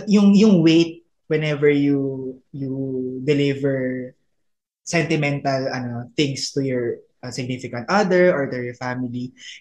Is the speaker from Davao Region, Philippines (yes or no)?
no; Olongapo, Central Luzon, Philippines; Taga-Olonga po ako, di ba?